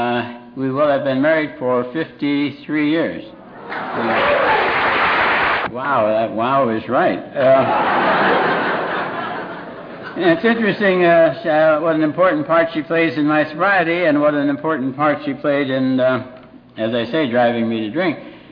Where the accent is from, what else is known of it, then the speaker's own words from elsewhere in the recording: Alliance, Ohio, United States; also born or lived in Canton; I was born in Canton, Ohio. And grew up in, when I was 4 years old, my father, without even asking my opinion, gave up his job as a druggist in Canton, Ohio, and he bought a house drugstore combination in Alliance, Ohio.